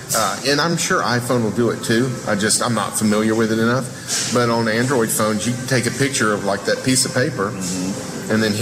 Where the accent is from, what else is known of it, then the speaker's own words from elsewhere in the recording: Alabama, United States; But I'm from Alabama.